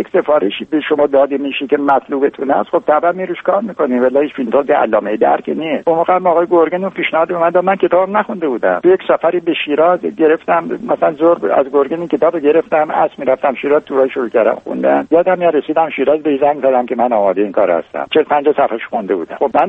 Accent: Khuzestan, Iran; born or raised there

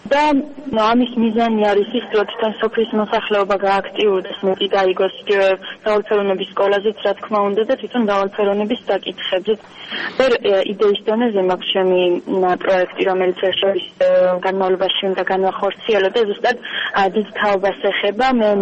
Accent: Bodbe, Kakheti, Georgia; ჩვენ რაიონში სიღნაღში და განსაკუთრებით ჩვენ სოფელში ბოდვიდან ვარ

